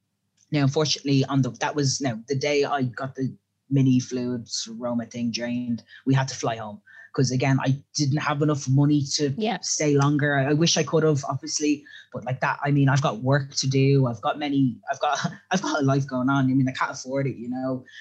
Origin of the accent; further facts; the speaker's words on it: Ireland; I'm an Irish citizen.